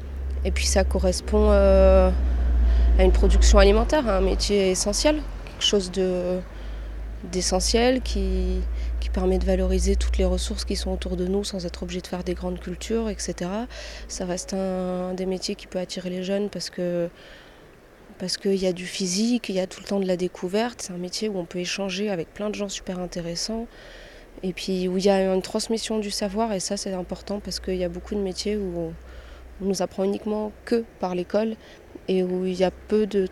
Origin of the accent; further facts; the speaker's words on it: Rians, Provence-Alpes-Côte d'Azur, France; je viens du Haut-Var, de Riance, un gros village. J'ai 23 ans, j'ai fait quelques études à Marseille